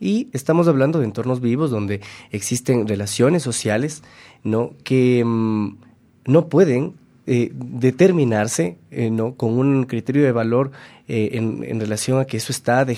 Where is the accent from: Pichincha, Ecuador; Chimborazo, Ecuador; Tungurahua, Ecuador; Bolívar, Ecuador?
Pichincha, Ecuador; Quito; born there; Soy quiteño de nacimiento y de alguna forma uno tiene siempre con la ciudad encuentros y desencuentros.